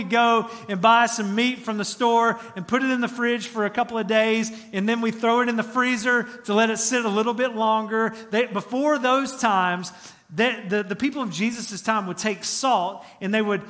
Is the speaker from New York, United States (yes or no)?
no; Georgia, United States; Now, I'm from Georgia, and it might just be a Georgia thing, but I put salt on just about everything.